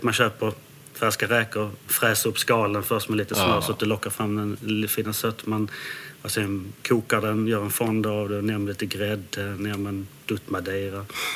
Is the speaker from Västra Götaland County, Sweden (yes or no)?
no; Landskrona, Skåne, Sweden; Där jag slår ett slag för Landskrona som bryggarstad, min hemstad.